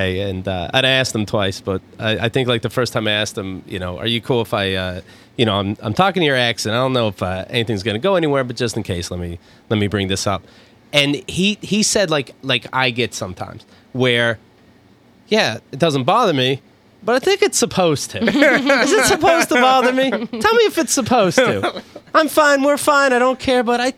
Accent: Ireland; I'm Irish.

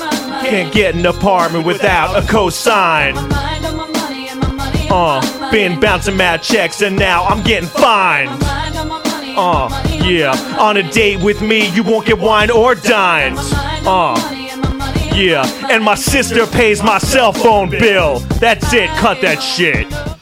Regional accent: New York City, New York, United States; I grew up in Manhattan. My mom was from Texas, so maybe that had a little to do with like those two together.

